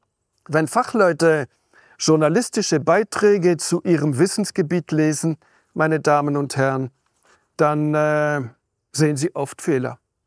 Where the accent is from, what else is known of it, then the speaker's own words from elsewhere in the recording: Fribourg, Switzerland; die kleine zweisprachige Stadt Freiburg, Fribourg, mein Heimatkanton